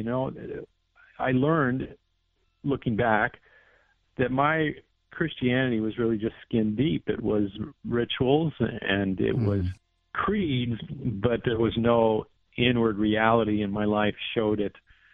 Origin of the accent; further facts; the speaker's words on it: San Francisco, California, United States; I was raised in San Francisco. My parents were from Ireland, so my upbringing was part American, part Irish, and very Catholic.